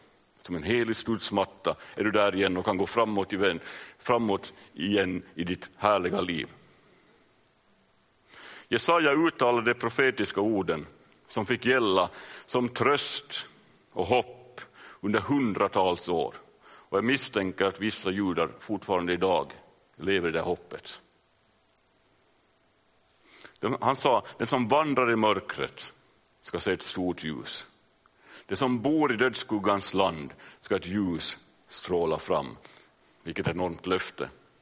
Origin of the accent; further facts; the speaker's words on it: Järfälla, Stockholm County, Sweden; born there; place of birth, Järfälla. Det visste ni inte. Där är jag född.